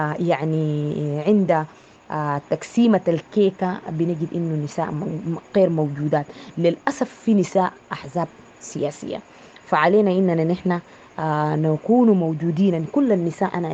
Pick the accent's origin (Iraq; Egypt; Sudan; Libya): Sudan; أنا كنا من السودان.